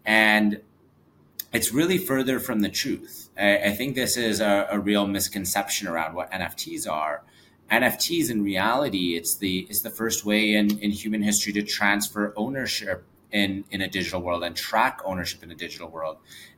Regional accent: Vancouver, British Columbia, Canada; So I'm originally from Vancouver, and you know, in Vancouver we live right on the foot of a mountain.

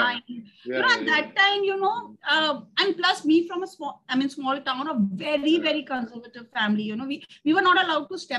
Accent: Allahabad, Uttar Pradesh, India; So two different cities. I am from Allahabad, he's from Bareilly.

